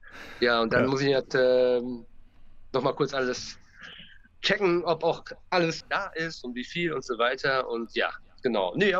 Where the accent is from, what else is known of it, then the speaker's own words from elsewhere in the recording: Dortmund, North Rhine-Westphalia, Germany; Ich bin jetzt praktisch in meiner Heimatstadt in Dortmund